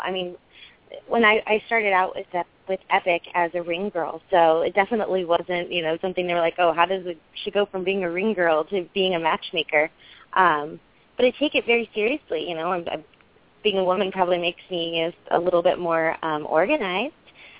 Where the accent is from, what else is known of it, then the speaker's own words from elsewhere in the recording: Alabama, United States; I'm from Alabama, so wrestling is our lot, you know, is livelihood there.